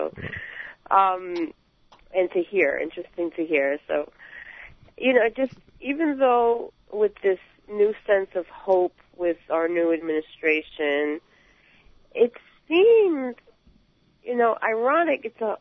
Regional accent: New York City, New York, United States; but at least here as a New Yorker, it's like too many things.

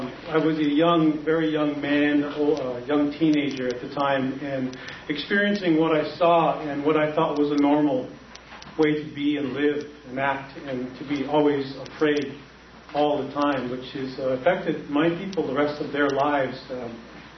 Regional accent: South Dakota, United States; I grew up in Bishop Hare, which was on the Rosebud Lakota Reservation in South Dakota

